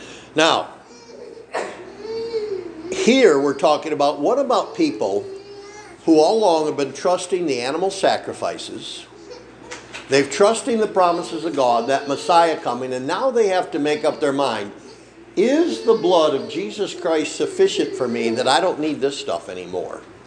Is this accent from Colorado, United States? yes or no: no; Brooklyn, New York, United States; I'm from Brooklyn.